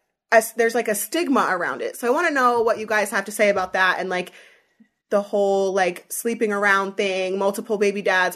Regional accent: Pennsylvania, United States; I'm from Northern Pennsylvania.

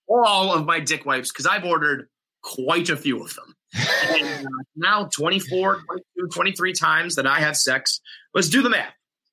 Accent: Ireland; just because I'm an Irishman and just a regular guy

